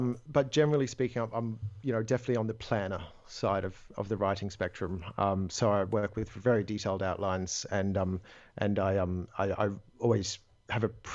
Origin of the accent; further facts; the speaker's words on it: Australia; So growing up in Australia, I did a lot of sailing as a child.